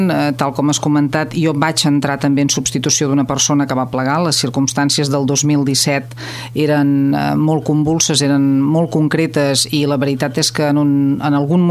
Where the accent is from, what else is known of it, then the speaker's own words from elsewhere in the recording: Valls, Catalonia, Spain; Jo sóc filla de Valls, tinc molts amics coneguts